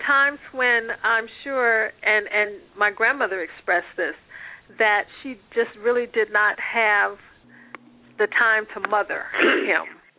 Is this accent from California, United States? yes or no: no; Daytona Beach, Florida, United States; Well, I grew up in Daytona Beach, Florida, went to Bonner Elementary, which was at the time a segregated school system.